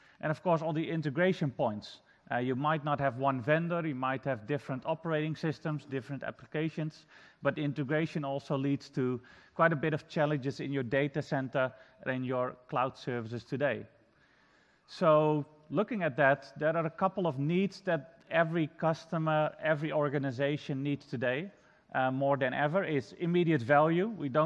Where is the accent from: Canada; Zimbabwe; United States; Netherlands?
Netherlands; English is a second language; for those of you who don't know me … from the Netherlands.